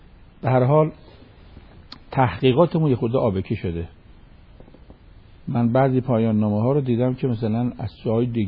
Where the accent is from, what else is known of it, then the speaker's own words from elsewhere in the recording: Iran; آخه ما ایرانی هستیم، ایرانی خیلی سابق داره.